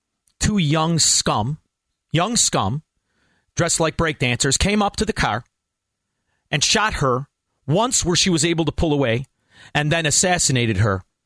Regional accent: Melrose Park, Illinois, United States; maybe this is because I'm from Melrose Park. Maybe this is what it is. And Melrose Park, when I grew up, was not a rich neighborhood.

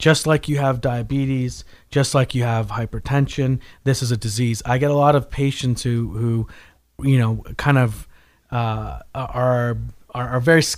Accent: Canada; now in United States; I'm not local, but I am now. I'm actually from Canada originally, graduated from the University of Alabama

